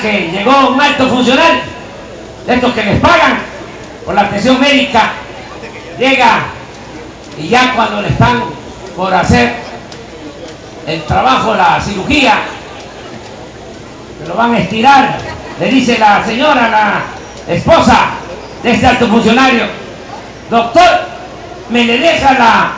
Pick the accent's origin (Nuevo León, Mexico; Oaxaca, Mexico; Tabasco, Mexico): Tabasco, Mexico; Tepetitán; born there; now in Ticul, Mexico; porque mis padres en Tabasco, en el pueblo donde nací, en Tepetitán, Macuspana, Tabasco, tenían una tienda